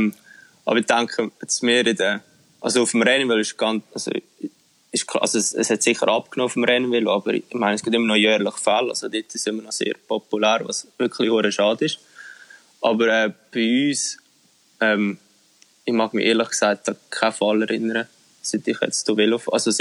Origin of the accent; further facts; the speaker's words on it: Switzerland; Und bei uns in der Schweiz ist einfach, sobald mal irgendwie ein bisschen Resultat ist oder so, du bist eigentlich überwacht von A bis Z.